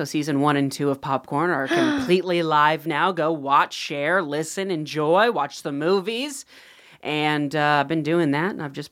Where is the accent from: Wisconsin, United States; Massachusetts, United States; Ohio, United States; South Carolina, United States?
Ohio, United States; And I'm from Ohio, so let's give it a try.